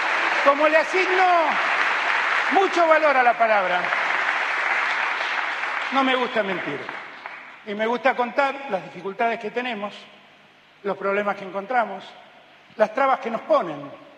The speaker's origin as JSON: {"language": "Spanish", "country": "Argentina", "said": "Somos todos los argentinos los que ayudamos a hacer eso."}